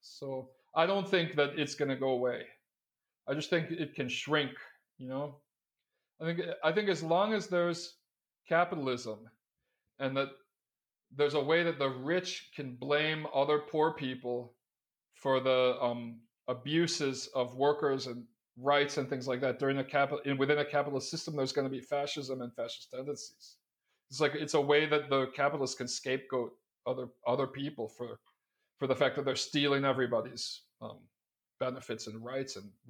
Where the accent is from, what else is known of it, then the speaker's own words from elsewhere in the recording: Chicago, Illinois, United States; moved away as an adult; now in Brazil; I've been in Brazil 25 years, right? And I'm from Chicago, which is a city that had a lot of racial segregation and things like that when I was growing up, and was very racist